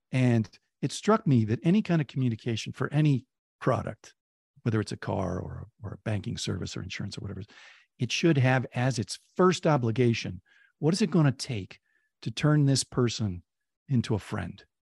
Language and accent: English; Oakland, California, United States; And I remember hearing once from a San Franciscan who heard I was from Oakland.